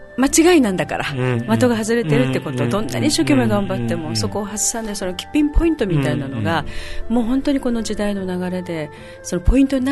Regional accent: Okinawa, Japan; also born or lived in Osaka; 沖縄に生まれ育ち、

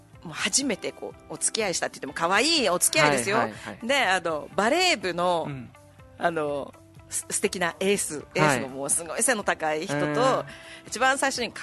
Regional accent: Hakodate, Hokkaido, Japan; 私は北海道の函館出身なんですけれども、はい、道南地区、この北海道の南部地区

